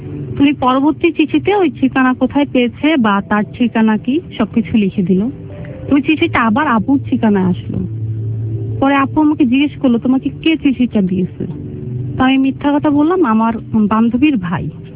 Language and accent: Bangla; Jessore, Khulna Division, Bangladesh; born there; আমার জন্ম হয়েছে যশোরে, আমি যখন 7 মাস বয়স তখন আমার মা মারা যান, আমার নানি ছিলেন, মামা ছিলেন, মামি ছিলেন